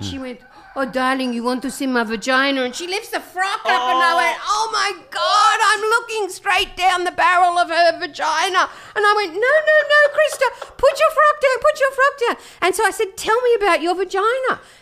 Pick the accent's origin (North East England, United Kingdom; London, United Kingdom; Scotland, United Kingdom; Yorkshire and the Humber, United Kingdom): London, United Kingdom; Camden; I grew up in Camden.